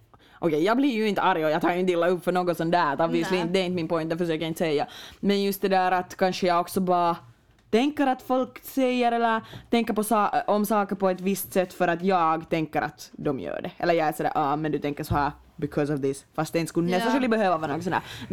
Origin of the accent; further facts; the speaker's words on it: Finland; Ja, och varför man på vissa planer så där som finlandssvensk, kanske typ anti-Finland, vet du?